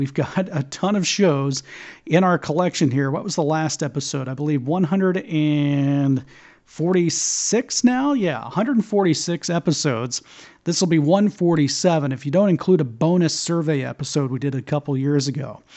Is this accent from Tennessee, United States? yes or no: no; Tampa, Florida, United States; the upcoming card show here in my hometown of Tampa, Florida